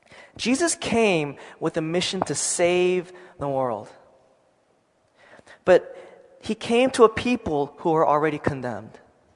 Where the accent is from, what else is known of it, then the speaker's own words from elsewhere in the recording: Seattle, Washington, United States; But I'm from Seattle, so God's still working in Seattle, praise the Lord.